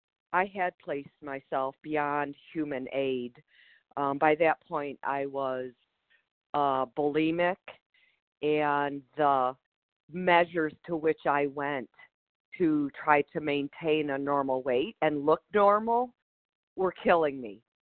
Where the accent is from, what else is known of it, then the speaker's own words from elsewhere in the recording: Michigan, United States; I'm from Michigan.